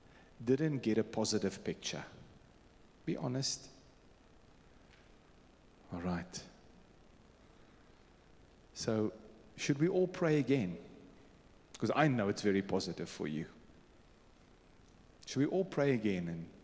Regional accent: Beirut, Beirut Governorate, Lebanon; moved away; So I was born in Lebanon, Beirut, 55 years ago.

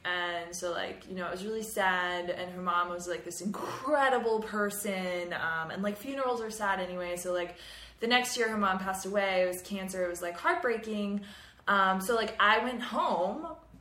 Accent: Mississippi, United States; So I grew up in Mississippi.

